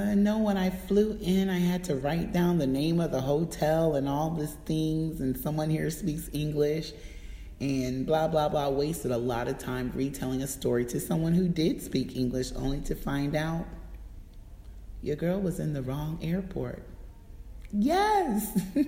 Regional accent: the South, United States; I'm a Southern girl. I'm not from New York City

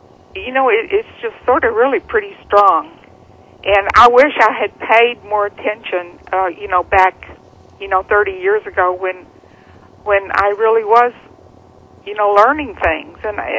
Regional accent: Arkansas, United States; Hi, Kevin. It's … the infamous person from Arkansas.

